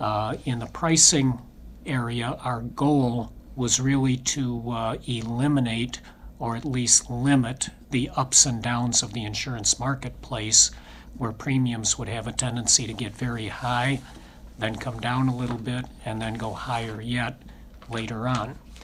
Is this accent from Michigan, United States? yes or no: yes; Royal Oak, Michigan, United States; also born or lived in Detroit; I was born in Detroit, lifelong resident, grew up in Royal Oak. Graduated from Central Michigan after going to high school in Royal Oak.